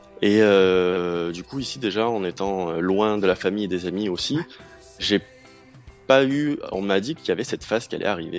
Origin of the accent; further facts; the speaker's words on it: Avignon, Provence-Alpes-Côte d'Azur, France; born there; now in Paris, France; Sinon, je suis né à Avignon.